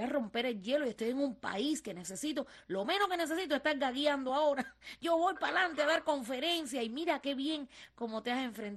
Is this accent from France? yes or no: no; Cuba; now in Mexico; yo quiero poner mi sello en México como cubano en el arte culinario